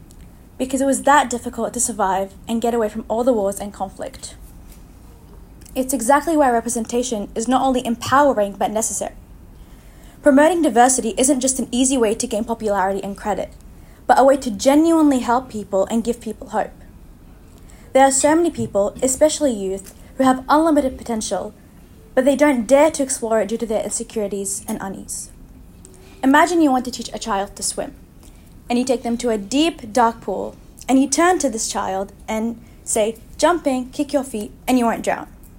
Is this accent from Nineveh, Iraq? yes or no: yes; Mosul, Nineveh, Iraq; now in Australia; I'm a year 12 student at Brentwood Secondary College. My story is an interesting one, to say the least. I was born and raised in Mosul, Iraq, which was the city that ISIS targeted the most. My family was able to immigrate to Australia